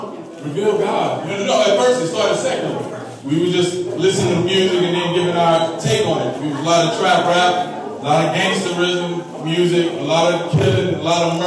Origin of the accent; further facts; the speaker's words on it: Cahokia, Illinois, United States; I was born and raised in Cahokia, Illinois.